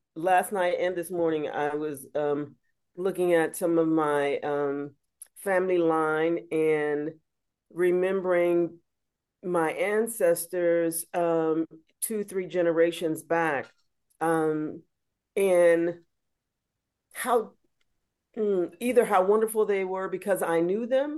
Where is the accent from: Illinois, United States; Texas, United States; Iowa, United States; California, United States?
California, United States; Los Angeles; And also growing up in South, what they now call South Central Los Angeles, growing up in a very black neighborhood, middle class black folks